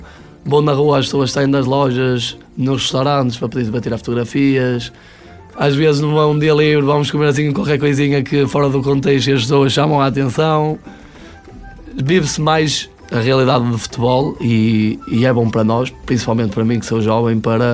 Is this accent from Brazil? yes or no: no; Barcelos, Norte, Portugal; eu sou aqui de Barcelos